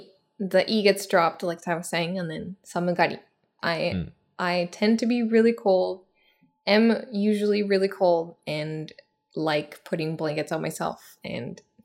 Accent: Japan; Chakushin-ari is like the super famous one that I grew up around in Japan.

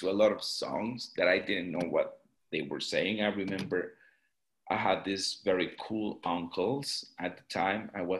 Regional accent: Mexico; I grew up in a little town. My family had a farm away from my town in the middle of nowhere. And that farm is near a huge, huge river, which is called Grijalva. It's a very big river in Mexico.

